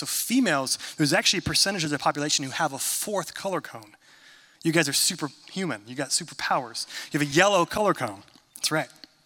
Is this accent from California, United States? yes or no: yes; California, United States; I'm from Northern California, so I was raised a Kings fan.